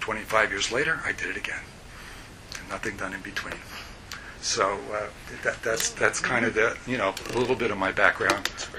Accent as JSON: {"language": "English", "town": "Yorktown", "country": "United States", "tie": "born or raised there", "said": "That goes back to my days of growing up in Yorktown."}